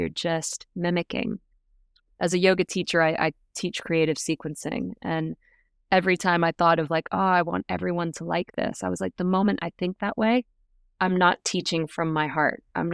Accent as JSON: {"language": "English", "town": "Ibiza", "region": "Balearic Islands", "country": "Spain", "tie": "born or raised there", "said": "Ibiza is my hometown. It is one of the most magical places in the world."}